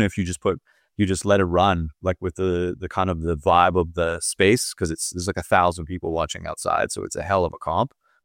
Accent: Ontario, Canada; I grew up in Ontario in Canada

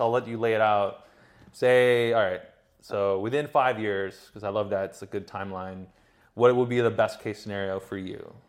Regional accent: Boston, Massachusetts, United States; I grew up in Boston, near Boston for a while, live in Boston for a while.

